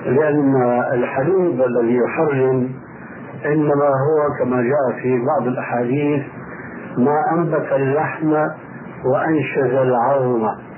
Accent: Syria; أقل إنسان منكم يتسع لعديد من بيوتنا في بلادنا سوريا

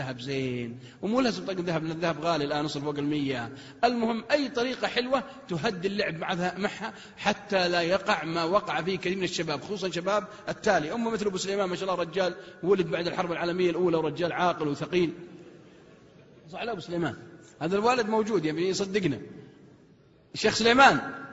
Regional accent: Al-Qassim, Saudi Arabia; إن كانت عندنا في القصيم تقول لها يا بعد أهل القصيم

